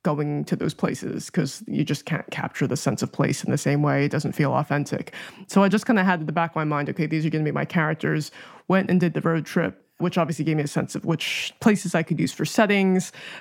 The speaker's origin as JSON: {"language": "English", "country": "United States", "said": "So I thought, okay, actually, it's locked down, but I'm American, I can still travel."}